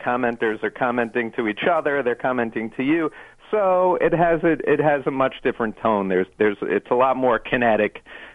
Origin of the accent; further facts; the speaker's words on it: United States; beyond New York, I'm American, and I love America